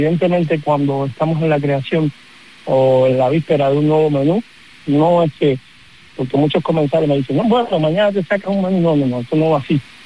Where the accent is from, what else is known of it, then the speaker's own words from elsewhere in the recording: Cuba; born there; mi madre es canaria, es de Tenerife, y mi padre es cubano, yo nací en Cuba. Y entonces tengo esa fusión en mi sangre